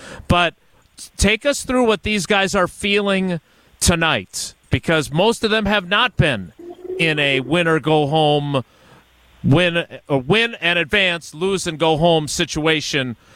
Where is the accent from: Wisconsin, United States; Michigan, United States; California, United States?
Wisconsin, United States; Milwaukee; I mean, it meant the world to me too, growing up in Milwaukee.